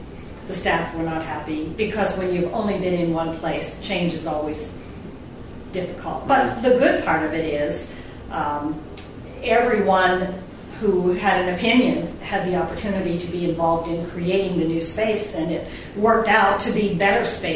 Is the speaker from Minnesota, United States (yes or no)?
no; Pennsylvania, United States; I grew up in the North Hills of Pennsylvania. I graduated from North Allegheny High School.